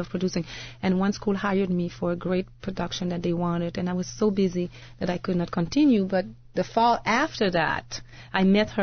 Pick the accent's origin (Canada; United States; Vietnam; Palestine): Canada; Saint-Hyacinthe, Quebec; born there; also born or lived in Montreal; I was born in Saint-Hyacinthe, really. It's a little village near Quebec. I have a very spread background. But I lived my life mostly in Montreal